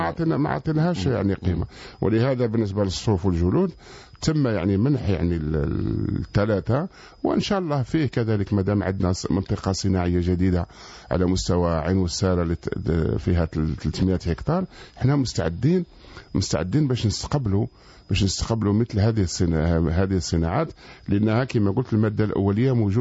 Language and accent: Arabic; Algeria; احنا معروفين كجزائريين